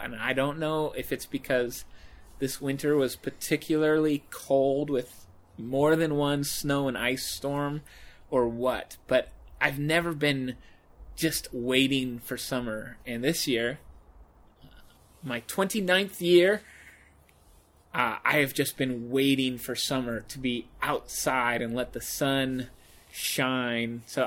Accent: Oregon, United States; I grew up here in the Willamette Valley. I've been an Oregon born, lived here my whole life.

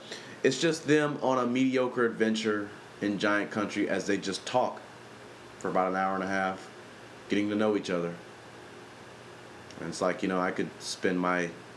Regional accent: Compton, California, United States; And trust me, I grew up in Compton, so I think I would know something about that.

